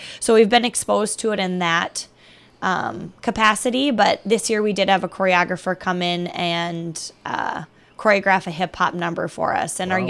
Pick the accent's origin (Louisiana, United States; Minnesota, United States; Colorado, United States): Minnesota, United States; Brainerd; I'm originally from Brainerd, Minnesota, and I grew up doing studio dance at a studio in Brainerd called Music General